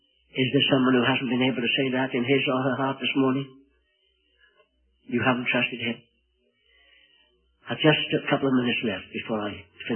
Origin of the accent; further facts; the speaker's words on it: Wales, United Kingdom; very impressionable, very sensitive as a Welshman.